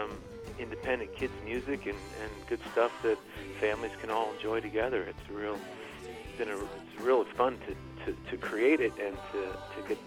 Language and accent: English; Columbus, Ohio, United States; born there; I was born in Ohio, in Columbus.